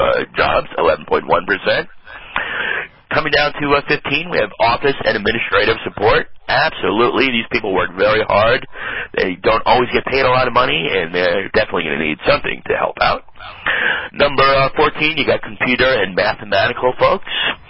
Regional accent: New York, United States; I cannot wait to vote for her as a New Yorker.

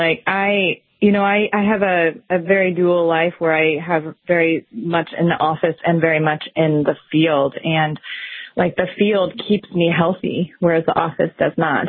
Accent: Missouri, United States; there's a lot different opportunities here than they were in my hometown in southwest Missouri.

